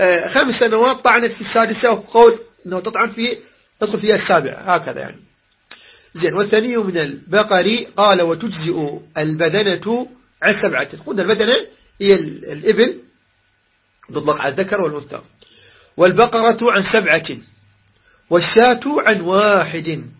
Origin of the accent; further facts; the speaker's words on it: Iraq; ولحم الغنم عندنا في العراق مفضل على المعز ويسمى بالسخلة. والسخلة نسميها صخلة بالعراق